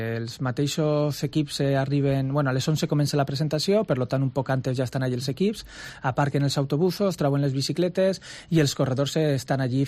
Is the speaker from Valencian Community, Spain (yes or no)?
yes; Castellón de la Plana, Valencian Community, Spain; I jo, com a bon castellonenc, el que busco és que quan més en tinguem en Castelló, millor.